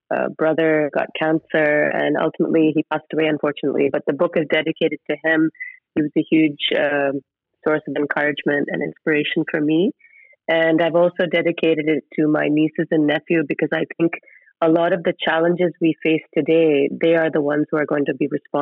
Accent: Pakistan; also born or lived in 7 countries; I'm originally from Pakistan, but I grew up all over the world. In fact, I lived in 7 countries by age 14.

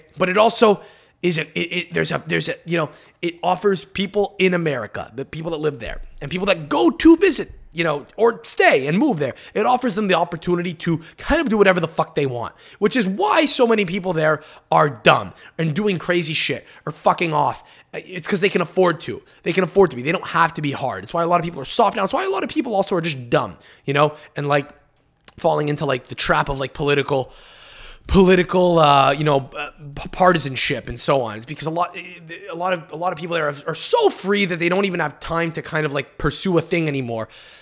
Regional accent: Canada; As a Canadian coming back, I appreciate Canada for its softer touch, you know?

